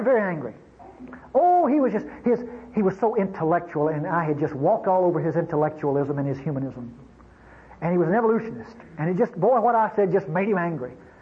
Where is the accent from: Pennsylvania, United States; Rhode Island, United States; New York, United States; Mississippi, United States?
Mississippi, United States; I'm from North Mississippi, and as I grew up, I was a race prejudice.